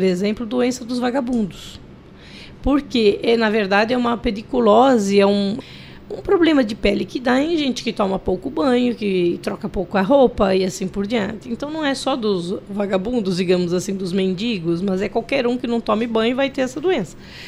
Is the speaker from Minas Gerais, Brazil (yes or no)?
yes; Minas Gerais, Brazil; eu sou mineira